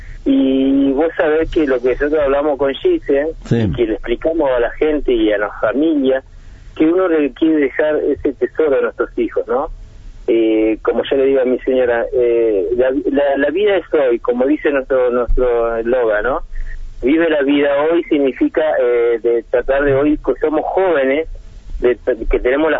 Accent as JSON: {"language": "Spanish", "region": "Santa Fe", "country": "Argentina", "tie": "born or raised there", "said": "Somos santafesinos, toda la familia."}